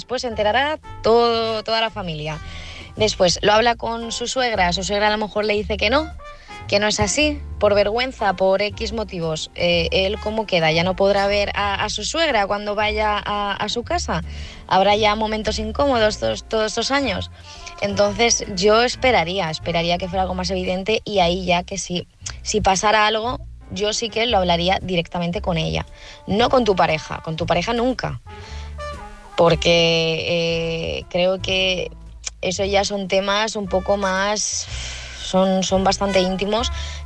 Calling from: Palma de Mallorca, Balearic Islands, Spain; soy de Palma de Mallorca.

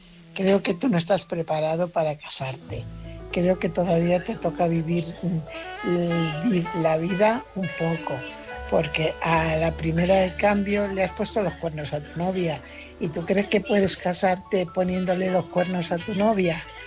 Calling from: Fuenlabrada, Community of Madrid, Spain; corresponsal de Fuenlabrada.

